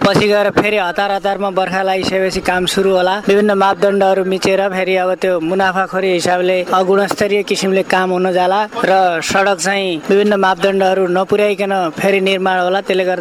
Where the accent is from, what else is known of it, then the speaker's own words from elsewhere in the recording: Bhurigaun, Lumbini Province, Nepal; श्री जगदम्ब उच्च माविको English teacher हो, मेरो घर यहीँ भुरीगाउँ हो।